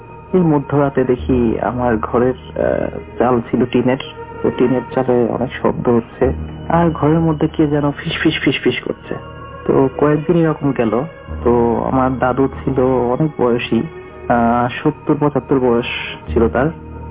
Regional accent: Manikganj, Dhaka Division, Bangladesh; আমার গ্রামের বাড়ি হচ্ছে পশ্চিম মানিকগঞ্জে, তো আমাদের এলাকাটা অনেক নিচু, সেই জন্য বর্ষায় বাড়ির চারপাশে অথই পানি থাকে।

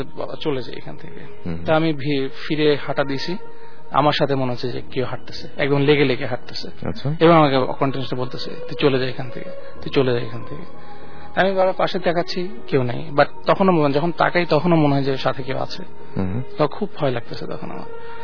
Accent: Daudkandi, Chittagong Division, Bangladesh; এই ঘটনাটা আমার ছোটবেলার ঘটনা, সেটা আমার গ্রামের বাড়িতে হয়েছে, কুমিল্লার দাউদকান্দি। আমাদের গ্রামের বাড়িটার নাম হলো চ্যাঙ্গাকান্দি।

